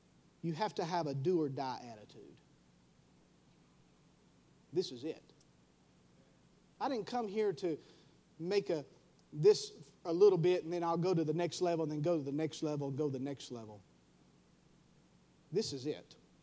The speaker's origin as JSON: {"language": "English", "region": "Georgia", "country": "United States", "tie": "born or raised there", "said": "I'm not a smart man. I grew up in Northeast Georgia. I put a lot of quail on my plate."}